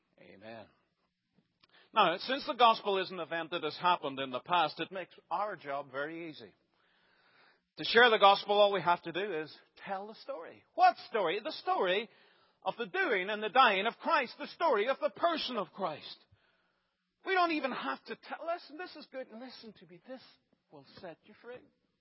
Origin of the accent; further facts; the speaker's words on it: Ireland; As you know, I'm from Ireland